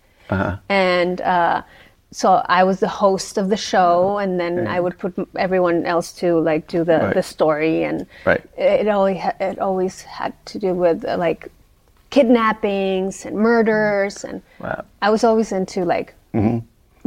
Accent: Tecate, Baja California, Mexico; I'm from Tecate, yeah.

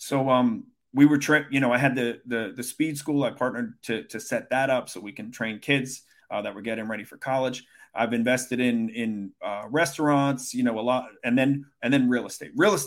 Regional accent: Brooklyn, New York, United States; I grew up in Brooklyn, as I mentioned

